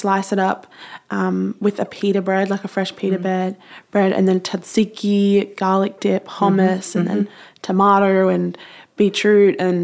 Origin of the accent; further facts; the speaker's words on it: Australia; I'm from Australia.